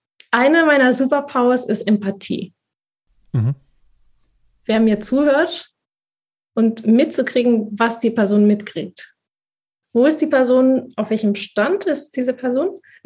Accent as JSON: {"language": "German", "country": "Spain", "said": "man hört ja akzentfrei Deutsch sprechend, aber ich bin ja Spanierin mit spanischen Eltern und spanischen Vorfahren, in Spanien geboren. Ich bin natürlich zweisprachig aufgewachsen, aber ich verbinde eben diese beiden Welten. Selbst meine beiden Eltern sind nicht aus den gleichen Regionen in Spanien."}